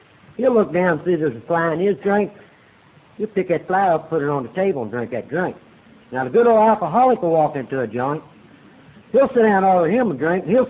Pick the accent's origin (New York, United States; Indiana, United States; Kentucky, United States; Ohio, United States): Kentucky, United States; Louisville; I was born and raised down in Louisville, Kentucky, from a large family. We lived down in a section of Louisville that was rough. There was a bar on every corner.